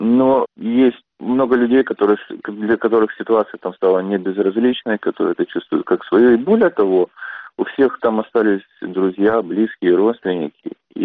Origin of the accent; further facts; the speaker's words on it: Ukraine; now in Los Angeles, United States; чувство, что я украинец, как-то пришло ко мне.